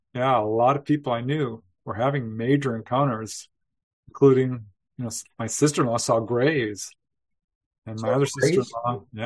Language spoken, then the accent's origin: English; Topanga Canyon, California, United States; a wave of sightings over my hometown of Topanga Canyon.